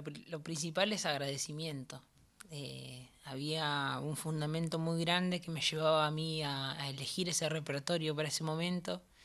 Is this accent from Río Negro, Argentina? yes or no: yes; General Roca, Río Negro, Argentina; now in Buenos Aires, Argentina; yo soy de Fisque Menuco, se conoce más como General Roca, provincia de Río Negro. Me vine a vivir acá a Buenos Aires en el 2020-2021.